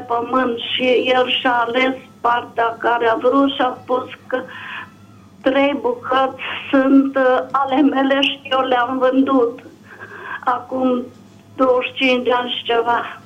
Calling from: Timișoara, Timiș County, Romania; din Timișoara.

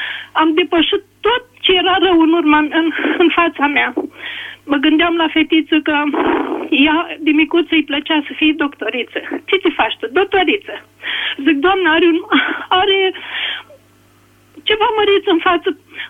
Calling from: Sascut, Bacău County, Romania; Eu sunt din Sascut

